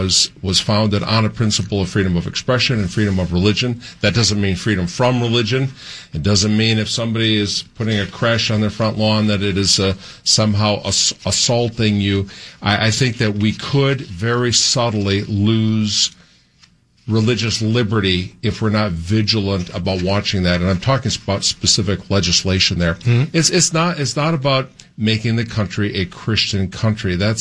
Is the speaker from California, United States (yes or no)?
no; Green Bay, Wisconsin, United States; I mean, I grew up in Green Bay, Wisconsin. I'm of Northern European descent.